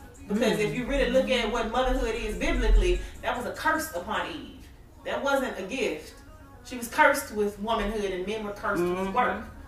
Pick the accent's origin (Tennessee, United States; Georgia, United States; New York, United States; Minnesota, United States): Tennessee, United States; Memphis; I'm a native of Memphis. If you do know me, you probably know me from TSU. And you know that I'm from Memphis. I've always been real, real Memphis.